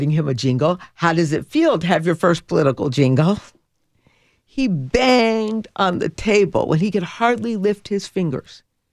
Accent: Detroit, Michigan, United States; born there; And I was born in Detroit City and the part of it that came straight from Black Bottom, a Black community, an empowered Black community.

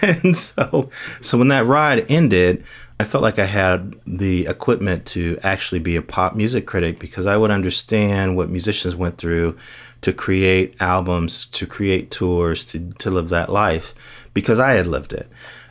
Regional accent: Gary, Indiana, United States; because I grew up in Gary, Indiana, and, you know, my mother was a teacher

